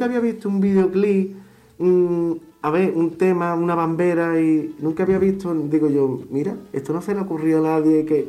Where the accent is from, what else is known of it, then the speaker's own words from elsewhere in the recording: Chiclana de la Frontera, Andalusia, Spain; also born or lived in Cádiz; He nacido aquí en Cádiz y soy de Chiclana, de la frontera.